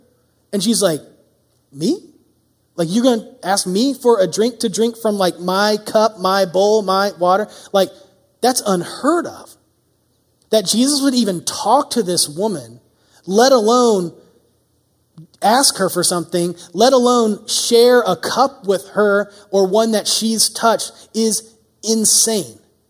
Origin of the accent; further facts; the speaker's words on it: United States; I'm from the South where you do walk up to strangers and you're just like, hey, how's it going, man?